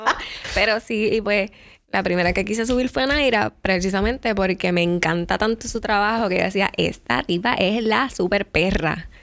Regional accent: Cagua, Puerto Rico; Yo soy de Cagua y estudiar en Santurce

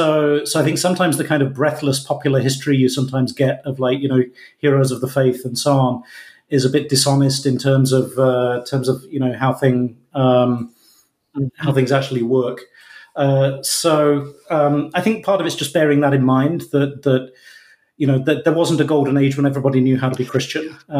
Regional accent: United Kingdom; It's because I grew up in Britain and work in the US.

